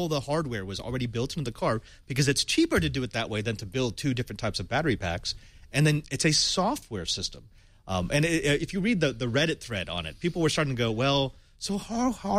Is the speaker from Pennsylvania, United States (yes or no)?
no; Fremont, California, United States; I grew up in Fremont, and that part of Fremont is not nice.